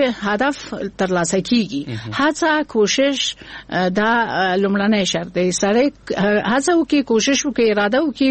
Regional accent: Kabul, Afghanistan; مونږ دغه په دغه ماحول کابل کې رالوی شو یو کورنۍ و ادبي کورنۍ ده

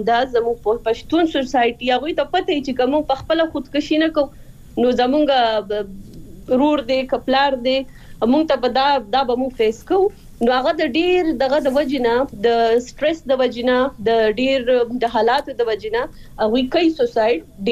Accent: Swat, Khyber Pakhtunkhwa, Pakistan; زه خپل چونکی د سوات نه يم نو زه خپل علاقه ولا نه فیمیل يم

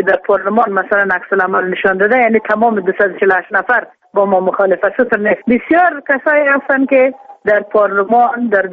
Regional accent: Afghanistan; ما افغان هستیم، انسان هستیم، از یک مملکت هستیم، از یک خاک هستیم

